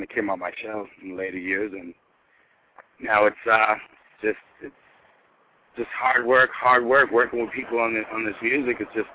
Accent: Cambridge, Massachusetts, United States; also born or lived in Boston / Lowell; Grew up in Cambridge. Then we moved out of there, you know, grew around all over the neighborhoods of Boston. Pretty much gypsy lifestyle, just bouncing from neighborhood to neighborhood. And ended up in Lowell for 8 years.

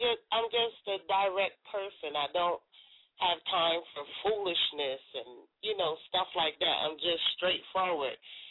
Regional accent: Norfolk, Virginia, United States; I'm from Norfolk, Virginia.

